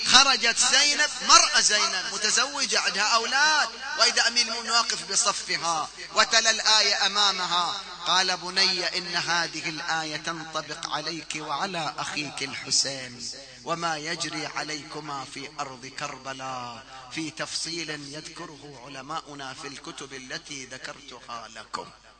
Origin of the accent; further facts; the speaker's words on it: Qatif, Eastern Province, Saudi Arabia; هذه القصة حصلت عندنا في القطيف